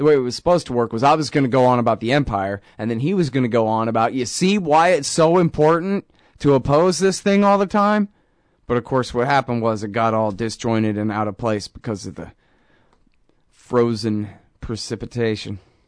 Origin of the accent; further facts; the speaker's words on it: Texas, United States; I'm from Texas.